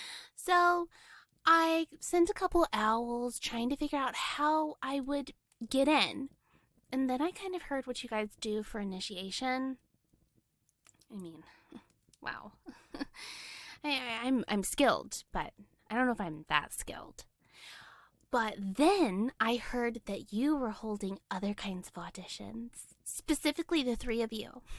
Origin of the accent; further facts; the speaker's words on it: United States; I come from America. I graduated from Illinois last year, and I am raring to go.